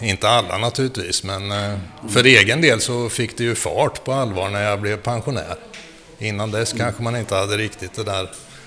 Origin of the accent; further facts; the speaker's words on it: Linköping, Östergötland, Sweden; Det där är hemma i Linköping på Banergatan där jag bodde som liten.